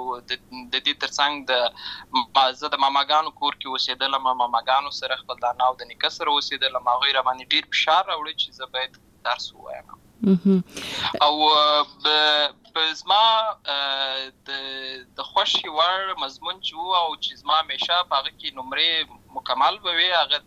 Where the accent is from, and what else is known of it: Lashkar Gah, Helmand, Afghanistan; born or raised there